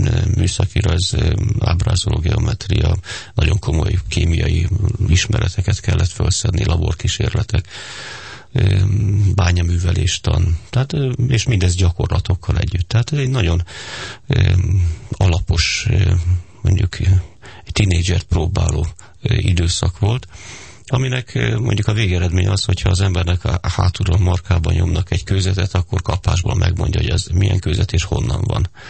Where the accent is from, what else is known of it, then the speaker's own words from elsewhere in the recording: Miskolc, Borsod-Abaúj-Zemplén, Hungary; Én alapvetően miskolci vagyok, és Miskolc mögött ott van a bükkbe teli van barlangokkal